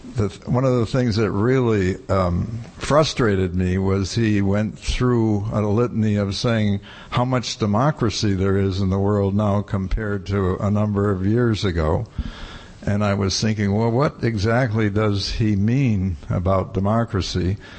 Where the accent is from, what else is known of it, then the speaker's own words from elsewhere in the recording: United States; And I come from the States